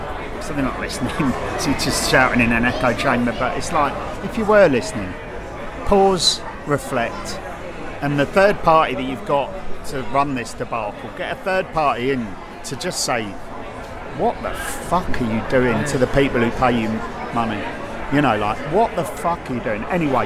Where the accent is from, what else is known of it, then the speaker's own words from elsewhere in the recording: London, United Kingdom; And I say that as a Cockney Red, but you know where I'm coming from.